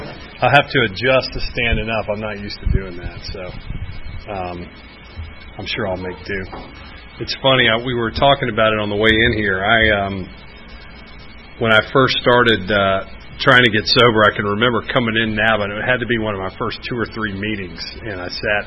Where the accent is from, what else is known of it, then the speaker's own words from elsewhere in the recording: Atlanta, Georgia, United States; I grew up in Atlanta. I'm actually from here. I grew up, was born in Piedmont Hospital. My parents are Southern, both from Georgia.